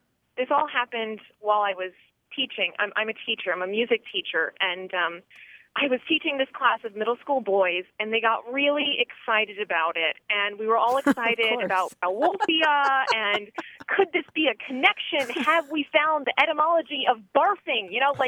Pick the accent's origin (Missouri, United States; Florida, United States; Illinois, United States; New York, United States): Florida, United States; Tallahassee; I'm from Tallahassee, Florida.